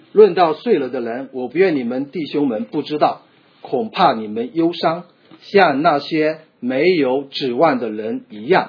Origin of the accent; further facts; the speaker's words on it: China; 我们中国人对死亡是带着恐惧啊